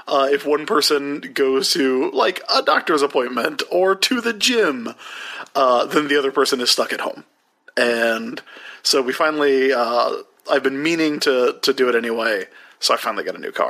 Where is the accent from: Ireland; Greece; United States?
Greece; I came from Greece and had a thirst for knowledge, Matt.